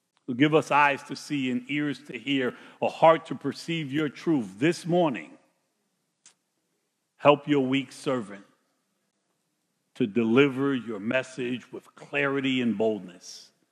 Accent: Brooklyn, New York, United States; So I grew up in Brooklyn, and I was thinking about that this morning.

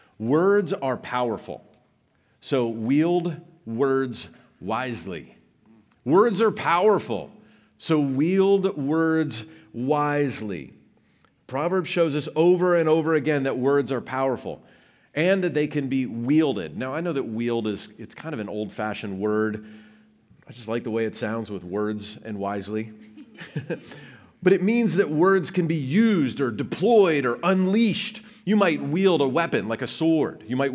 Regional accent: Kentucky, United States; I'm from Kentucky, and it's a little bit like asking, well, what does Colonel Sanders have to say about fried chicken?

